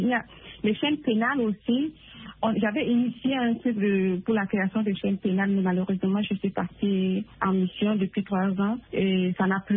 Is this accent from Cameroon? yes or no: yes; Cameroon; now in Mali; J'ai travaillé au Cameroun, j'ai travaillé en Haïti et présentement je suis au Mali. Bon, le Cameroun c'est mon pays d'origine